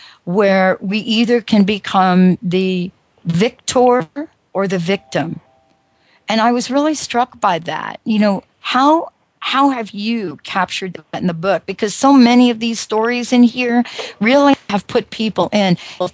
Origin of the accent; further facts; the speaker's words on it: New Jersey, United States; I'm from Jersey. And so, of course, I work for the telephone company. I was homeless at 17, you know.